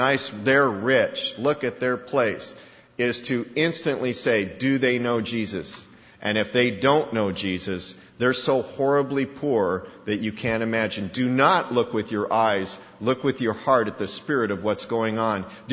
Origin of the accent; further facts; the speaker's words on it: Colorado, United States; Growing up in Colorado, we'd see meadows up in the highlands of the Rocky Mountains